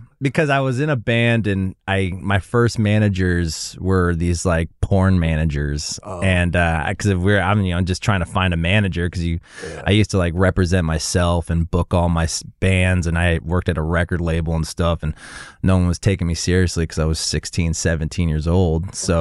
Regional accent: California, United States; And I grew up in the Valley.

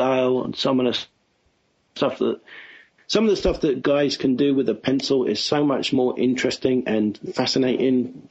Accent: London, United Kingdom; moved away as an adult; now in United States; I was born and bred and spent all my life down south there. Yeah, I grew up in London, spent 22 years there, came over here with the Amblimation crew that was being relocated to start DreamWorks back in January of 96.

